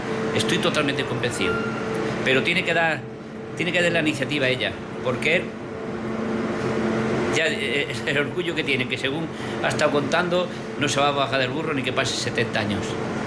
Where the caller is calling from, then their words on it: Tarragona, Catalonia, Spain; de Tarragona.